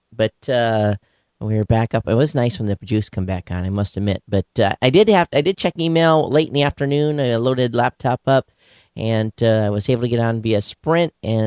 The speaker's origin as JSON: {"language": "English", "town": "Quincy", "region": "Michigan", "country": "United States", "tie": "born or raised there", "said": "coming out of my hometown that I grew up in Quincy, Michigan."}